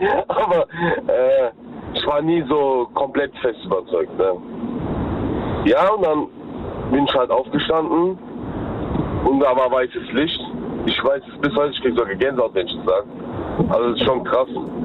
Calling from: Mannheim, Baden-Württemberg, Germany; Ich komme aus Mannheim.

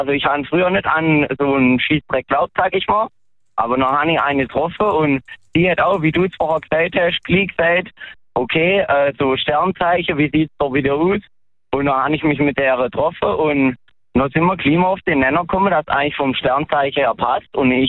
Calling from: Baden-Württemberg, Germany; Du, ich komme aus dem Schwarzwald

